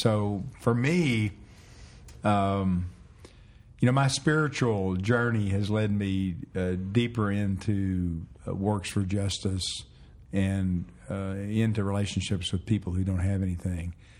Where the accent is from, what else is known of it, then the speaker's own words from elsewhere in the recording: Richardson, Texas, United States; She is. We knew each other growing up in Richardson, mm-hmm. and I've known her since second grade.